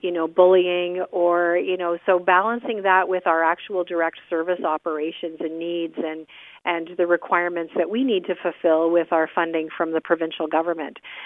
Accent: Burlington, Ontario, Canada; now in Simcoe, Canada; Actually, I was born and raised in Burlington and moved here just around 30 years ago to take this job at this Association for Community Living and in this community called Simcoe in Norfolk County.

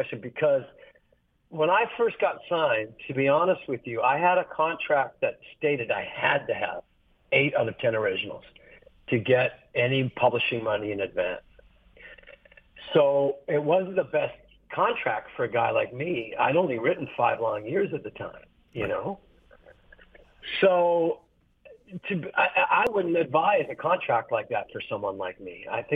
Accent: Regina, Saskatchewan, Canada; got me up the next night in Regina, my hometown

